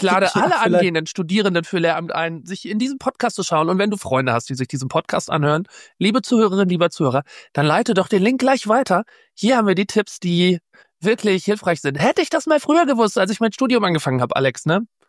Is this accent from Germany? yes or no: no; Brussels, Brussels-Capital Region, Belgium; Ich komme ja aus Brüssel, habe ich ja mit meinem Führerschein schon gesagt. Das heißt, ich spreche fließend Französisch.